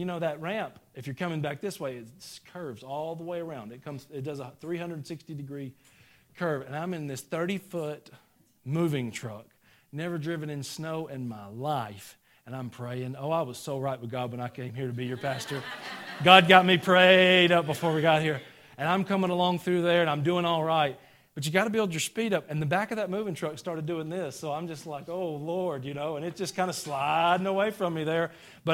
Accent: Georgia, United States; I'm from Georgia. It does never snow in Georgia.

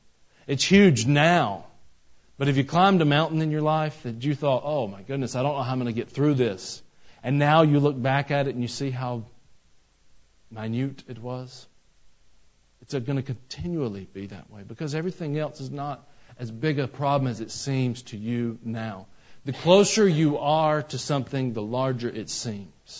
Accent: Atlanta, Georgia, United States; I'm from Atlanta, and you can go out 285, and it circles around Atlanta

